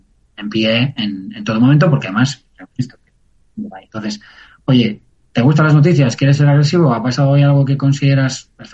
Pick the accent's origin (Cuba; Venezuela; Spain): Spain; now in Andorra; Y yo, aunque vivo en Andorra, sigo siendo español.